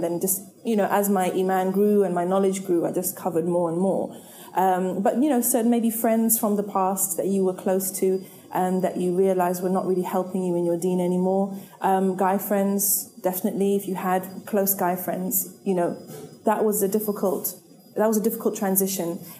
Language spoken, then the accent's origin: English; Zimbabwe; I grew up in Zimbabwe and I grew up in a non-religious household.